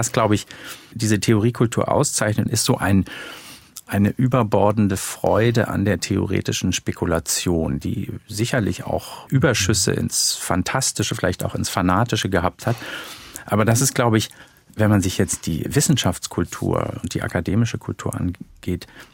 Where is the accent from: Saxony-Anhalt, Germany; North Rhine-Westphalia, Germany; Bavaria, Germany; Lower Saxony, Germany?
Lower Saxony, Germany; Göttingen; meiner Kindheit im Göttingen der 70er Jahre vergleiche, zugegeben in einem linksliberalen Akademikermilieu